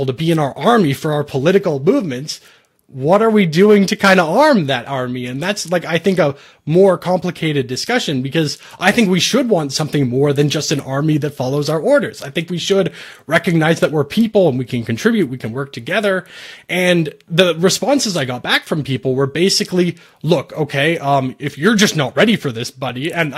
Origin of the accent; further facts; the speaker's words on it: Canada; as a Canadian